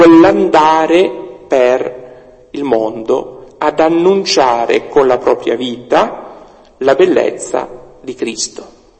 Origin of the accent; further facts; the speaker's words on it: Tortona, Piedmont, Italy; sono Piemonte, provincia di Alessandria, ma nel 1400 erano Ducato di Milano, e noi tortonesi sentiamo ancora la calamita lombarda, io dico sempre siamo lombardi irredenti, non ci sentiamo per nulla piemontesi